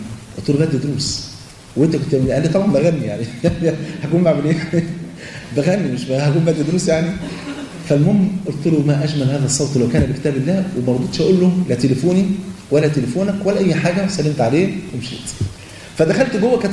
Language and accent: Arabic; Egypt; مطرب من أشهر المطربين عندنا في مصر